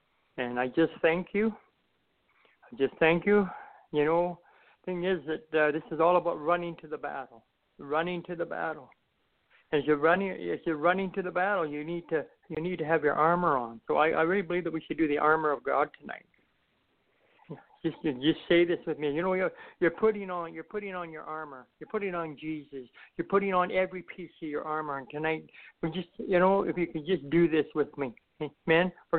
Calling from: Moose Jaw, Saskatchewan, Canada; I'm calling from Moose Jaw, Saskatchewan.

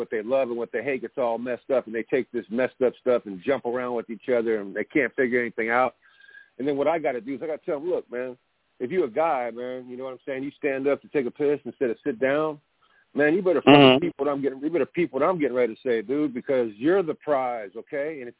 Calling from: California, United States; It's busy over here in Cali on the West Coast.

